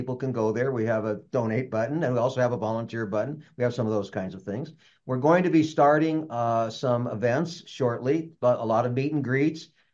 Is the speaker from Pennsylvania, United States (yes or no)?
no; Denver, Colorado, United States; I was born in raised in North Denver, went to Catholic grade school there, Catholic high school at Cathedral on 19th and Logan. I did my undergraduate work at CU Boulder and went to law school at the University of Denver.